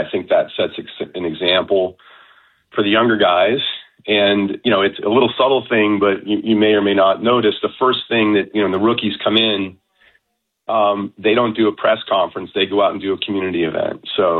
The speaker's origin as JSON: {"language": "English", "region": "Massachusetts", "country": "United States", "tie": "born or raised there", "said": "I grew up on the North Shore"}